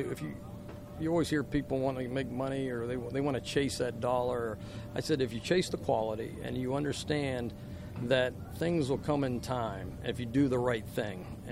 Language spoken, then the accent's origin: English; Uniontown, Pennsylvania, United States; Well, I always say, thank God for Western Pennsylvania education. You know, we grew up, we're from Uniontown, and we had woodshop